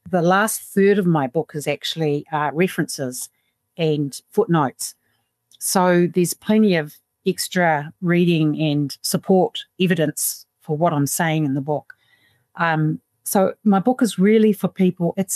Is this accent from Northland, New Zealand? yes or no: yes; Whangarei, Northland, New Zealand; now in Christchurch, New Zealand; I was born and bred in Whangarei, and that's kind of a real sense of belonging that I have. But I also wanted to live between the mountains and the sea, so I came to Christchurch, and I've lived in Christchurch most of my life now.